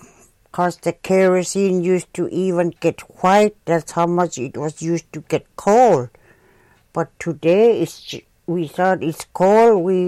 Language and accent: English; Selawik, Alaska, United States; I was born in March 17, 1941, right across from the river from my house.